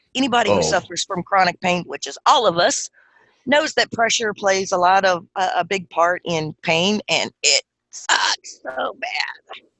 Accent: Virginia, United States; Not on our part, because I'm from Virginia.

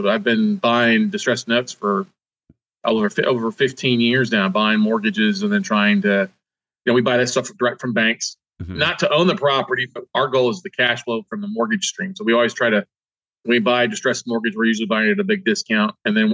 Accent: Corpus Christi, Texas, United States; I mean, I grew up in Corpus Christi, which, you know, if you live in Houston and Corpus along the Gulf Coast, it's like the armpit of Texas.

